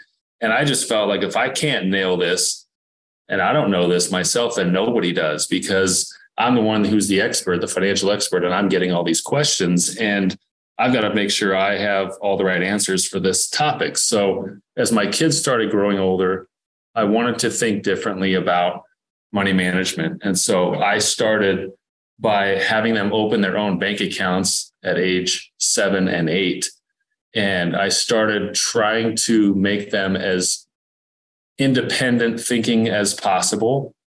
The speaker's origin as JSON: {"language": "English", "region": "California", "country": "United States", "tie": "born or raised there", "said": "both from California here. I grew up in Southern California."}